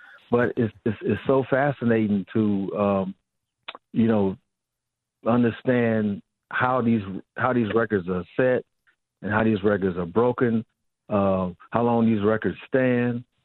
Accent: Kansas City, Missouri, United States; I'm from Kansas City. There's so many statues.

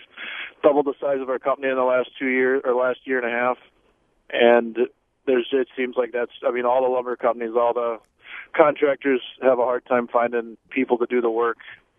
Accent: Wisconsin, United States; I'm a carpenter from the Fox Valley area, Appleton, Oshkosh

